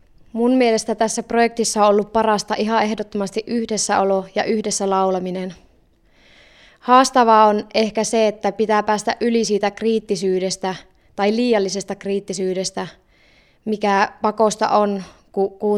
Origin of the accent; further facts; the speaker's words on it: Kempele, North Ostrobothnia, Finland; mä oon Kempeleestä